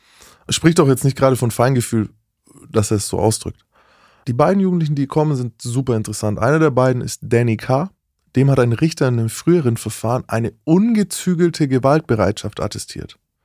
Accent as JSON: {"language": "German", "region": "Bavaria", "country": "Germany", "said": "Ich bin aus Bayern"}